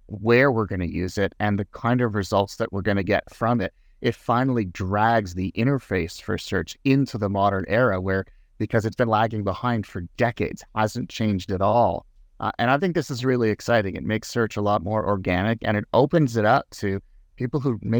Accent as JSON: {"language": "English", "region": "Quebec", "country": "Canada", "tie": "born or raised there", "said": "I think growing up in Quebec, you know, I'm fluently bilingual"}